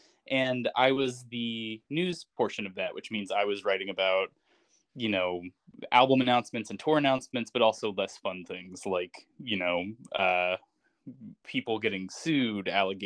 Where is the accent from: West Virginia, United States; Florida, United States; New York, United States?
West Virginia, United States; also born or lived in Illinois / Michigan; Yeah, I grew up in West Virginia. I went to college in Chicago. Lived in Michigan for 10 years after that.